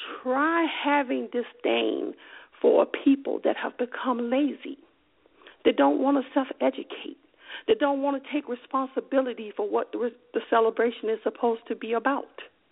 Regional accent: Selma, Alabama, United States; So I grew up in Selma, Alabama, right?

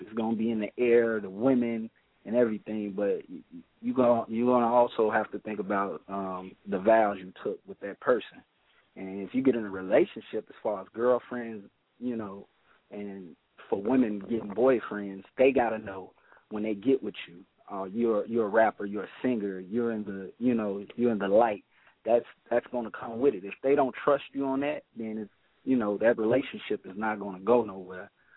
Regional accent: Chicago, Illinois, United States; I'm coming from Chicago, West Side. I'm from the West Side of Chicago.

